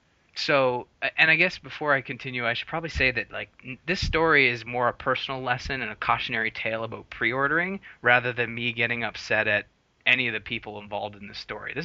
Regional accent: Canada; me being Canadian, I'm like, oh yeah, eh, it's pretty cold out there

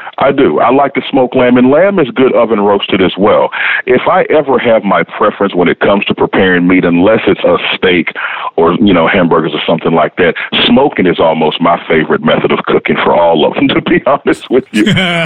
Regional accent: West Monroe, Louisiana, United States; now in Houston, United States; I'm originally from West Monroe, Louisiana, so my roots are from down south

